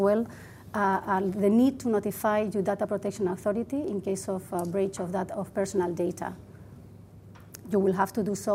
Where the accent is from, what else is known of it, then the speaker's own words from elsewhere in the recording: Spain; English is a second language; now in Brussels, Belgium; You might guess from my accent, I'm Spanish. I live in Brussels.